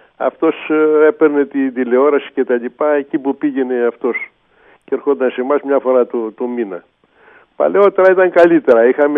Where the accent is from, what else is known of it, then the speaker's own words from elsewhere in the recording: Thessaloniki, Central Macedonia, Greece; born there; επειδή εγώ γεννήθηκα στη Θεσσαλονίκη. Οι γονείς μου βέβαια, ο πατέρας μου ήταν ηπειρώτης ας πούμε.